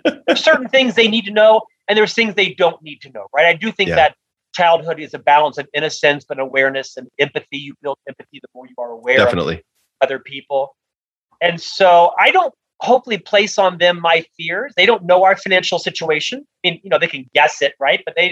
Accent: Florida, United States; now in Utah, United States; I'm from Utah. I'm actually from Florida. I live in Utah.

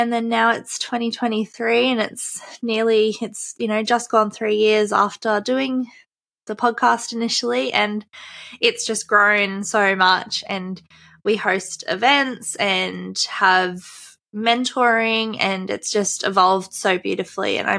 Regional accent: Queensland, Australia; accent: Australian; I live in Australia. So if you hear my Aussie accent, I live in Queensland, Australia.

